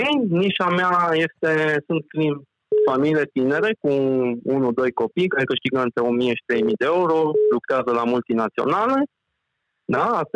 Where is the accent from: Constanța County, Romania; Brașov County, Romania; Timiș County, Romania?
Brașov County, Romania; Brașov; sunt din Brașov, iar business-ul meu oferă servicii de cazare în apartamente de timp hotelier în Brașov